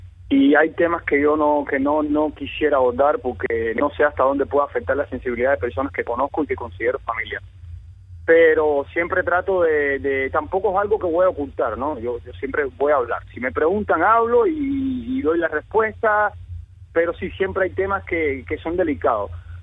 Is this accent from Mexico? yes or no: no; Cuba; now in Brazil; yo soy de un pueblo en Cuba